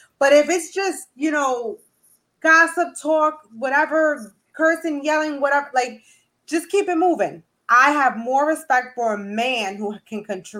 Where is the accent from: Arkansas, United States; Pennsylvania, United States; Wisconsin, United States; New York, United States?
New York, United States; See, I come from, you know, I was born and raised in the Bronx. I am of Hispanic descent